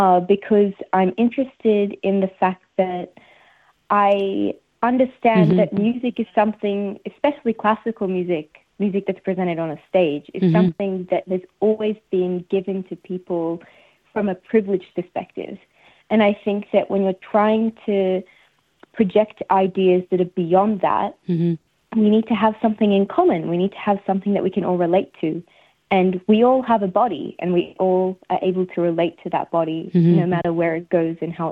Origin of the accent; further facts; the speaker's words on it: Australia; born there; my different Lebanese upbringing, because I don't speak Arabic and I was born in Australia. I wasn't born in Lebanon.